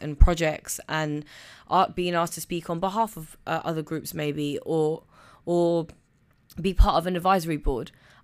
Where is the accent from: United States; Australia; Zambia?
Zambia; So I used to have … I grew up in Zambia, and my mum would put me on a plane and send me to London, just because my aunties and stuff were here during the holidays.